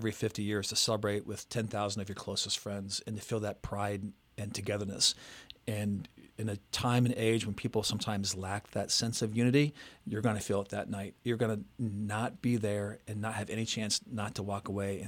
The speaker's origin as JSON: {"language": "English", "town": "Wooster", "region": "Ohio", "country": "United States", "tie": "born or raised there", "said": "Just sparklers on the lawn of my aunt and uncle in my hometown of Worcester, Ohio."}